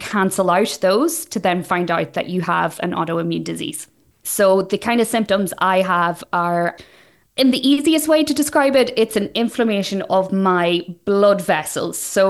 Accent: Ulster, Ireland; I'm from Donegal

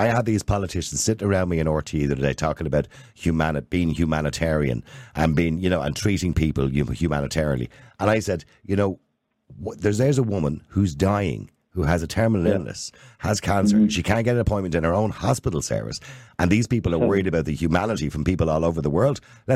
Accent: Ireland; As an Irish MEP, that's all that should matter to me is Ireland.

